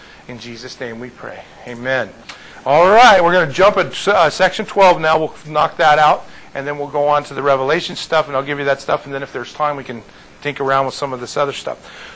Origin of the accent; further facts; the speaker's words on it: United States; Whereas, as an American, now maybe if you epistle means...